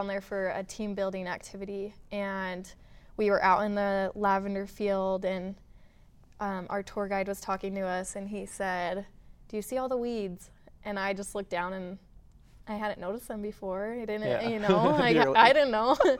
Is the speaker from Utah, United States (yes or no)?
yes; Utah, United States; Yeah, and I grew up in Utah, so I actually went to school for a few years down in southern Utah.